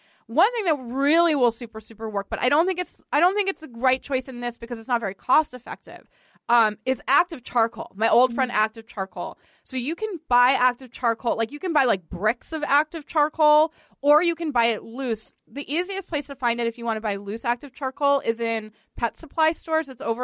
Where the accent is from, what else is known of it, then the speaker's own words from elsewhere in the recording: Boston, Massachusetts, United States; accent: Boston; And my Boston accent just came out.